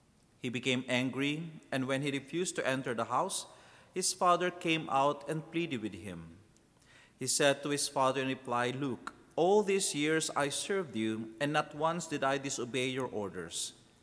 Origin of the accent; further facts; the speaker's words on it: Philippines; I am a priest of the Diocese of Iva in Zambales in the Philippines. Yes, I'm a Filipino.